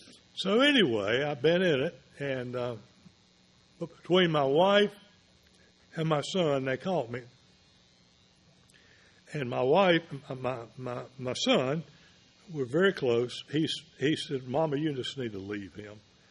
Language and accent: English; Raleigh, North Carolina, United States; I'm from Raleigh, North Carolina.